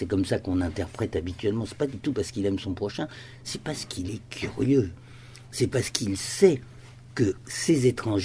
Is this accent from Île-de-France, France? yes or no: yes; Paris, Île-de-France, France; je suis parisien, mais je me perds à Paris